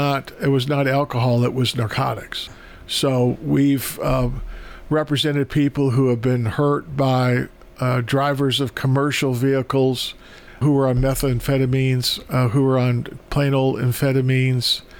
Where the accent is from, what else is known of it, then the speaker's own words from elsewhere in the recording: Wisconsin, United States; moved away as an adult; Well, yeah, I grew up in Wisconsin, lived there until I was 21.